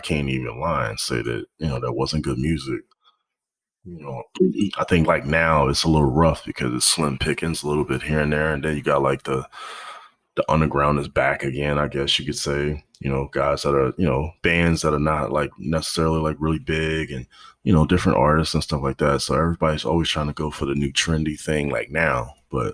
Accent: Texas, United States; where I grew up first in Texas, you know, going to an, you know, all black and brown school.

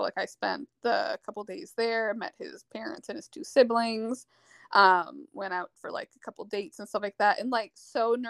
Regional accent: Moncton, New Brunswick, Canada; living in Moncton and growing up in Moncton, like, you just don't hear about the military really.

